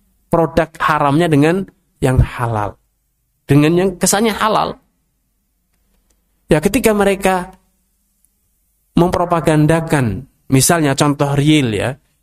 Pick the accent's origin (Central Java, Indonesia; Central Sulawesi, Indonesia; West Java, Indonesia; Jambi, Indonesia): Central Java, Indonesia; Salatiga; Saya pernah di kota saya sendiri, di Salatiga sana, ada tempat wisata Kopeng, daerah Kopeng, ya.